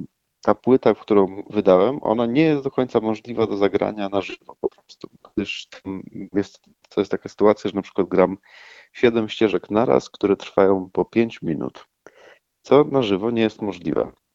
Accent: Tricity, Pomeranian Voivodeship, Poland; now in Warsaw, Poland; Jestem z Trójmiasta, mieszkam w Warszawie, ale Kraków jest mi bliski serca.

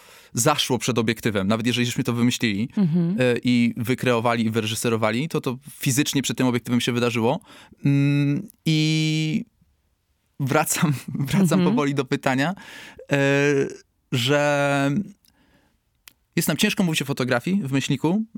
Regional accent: Podlaskie Voivodeship, Poland; now in Germany; Pochodzę z Podlasia, mieszkam aktualnie w Niemczech, przyjeżdżam do Polski w odwiedziny do rodziny, na wakacje, często do pracy.

